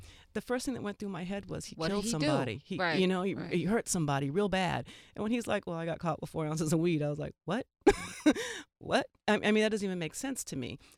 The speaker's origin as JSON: {"language": "English", "region": "Colorado", "country": "United States", "tie": "born or raised there", "said": "I grew up in Colorado and University of Colorado in a very white world."}